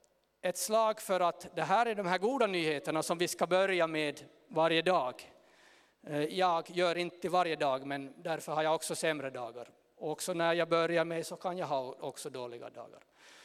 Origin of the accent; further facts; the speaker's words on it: Ytteresse, Ostrobothnia, Finland; Men jag är en bonde från Ytteresse.